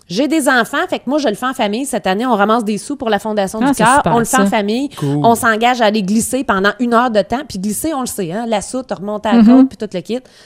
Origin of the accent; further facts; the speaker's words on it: Quebec, Canada; ville de Québec. Puis là, j'avais le goût de revenir dans mon patelin parce que je suis jamais déménagée.